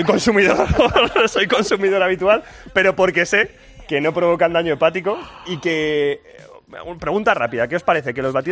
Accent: Madrid, Community of Madrid, Spain; Soy demasiado madrileño.

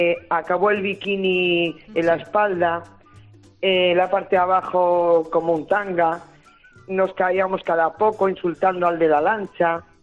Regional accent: León, Castile and León, Spain; soy de León, interior total.

